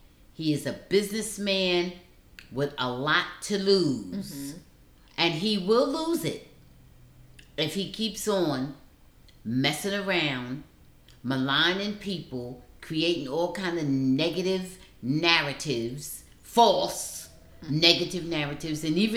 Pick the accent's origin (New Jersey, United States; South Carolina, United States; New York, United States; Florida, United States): New Jersey, United States; Jersey City; I'm originally from Jersey City